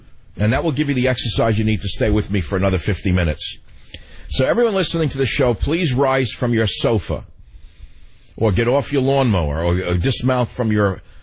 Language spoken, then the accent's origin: English; Queens, New York, United States; He grew up in the same kind of lower middle class milieu I grew up with in Queens, in a different part of Queens. An attached brick house.